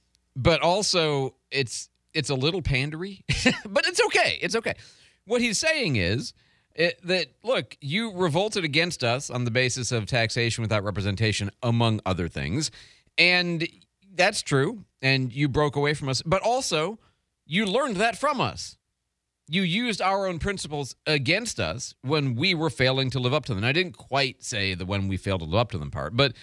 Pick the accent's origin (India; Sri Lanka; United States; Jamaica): United States; they'd express it to me because I'm an American, right?